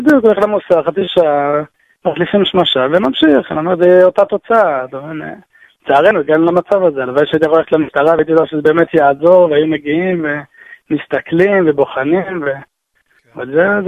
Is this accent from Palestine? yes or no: yes; Kiryat Arba, West Bank, Palestine; now in Jerusalem, Israel; אני גרתי בתור ילד, גרתי בקרית ארבע.